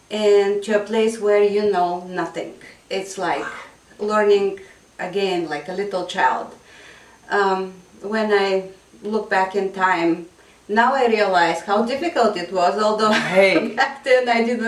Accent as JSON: {"language": "English", "country": "Bulgaria", "second_language": "English", "moved": "yes", "lives_now": "Spokane, United States", "said": "Originally, I'm from Bulgaria. It's a small country in southern Europe. And I came to the United States about 17 years ago. And ever since then, I've been living in Spokane, Washington."}